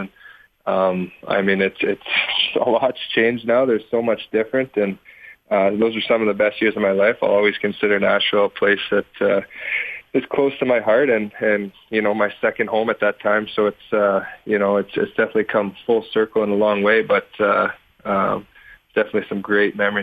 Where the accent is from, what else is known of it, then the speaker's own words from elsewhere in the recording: Canada; But I guess for me, you know, growing up in Canada, obviously the goal is to play in the NHL, but I played baseball until I was 16.